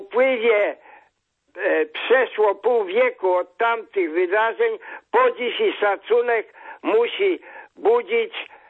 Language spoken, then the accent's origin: Polish; Warsaw, Masovian Voivodeship, Poland; jako Warszawiak